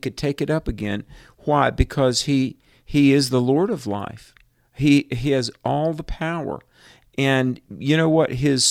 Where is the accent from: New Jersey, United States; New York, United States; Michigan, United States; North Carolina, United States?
North Carolina, United States; Day before yesterday, in my home state of North Carolina, in fact, in right near where I live, a young girl got bitten by a snake